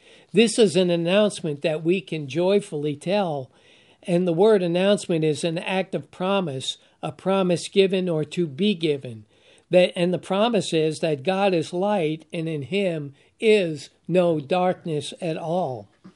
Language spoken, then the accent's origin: English; New York, United States; I was raised in the Roman Catholic Church, Italian parents in New York, that's where you go.